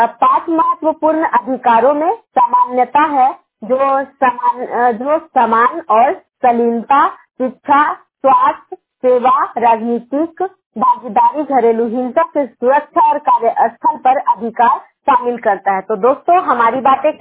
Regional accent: Nawada, Bihar, India; और मैं नारजीगंज नवादा से बिलोंग करती हूँ

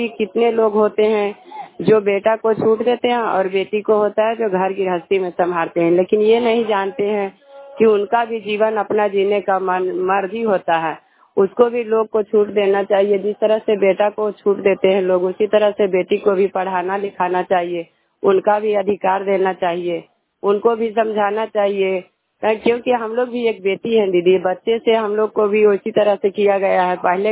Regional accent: Mahabadpur, Bihar, India; मैं महाबादपुर के रहने वाली हूँ

